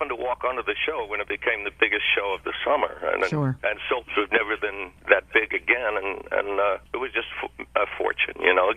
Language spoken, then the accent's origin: English; Australia; actually I'm from Australia